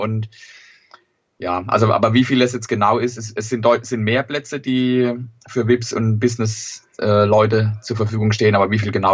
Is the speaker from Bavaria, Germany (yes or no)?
no; Sandhausen, Baden-Württemberg, Germany; ich bin aus Sandhausen, bin im Fanclub Carpe Diem Sandhausen aktiv.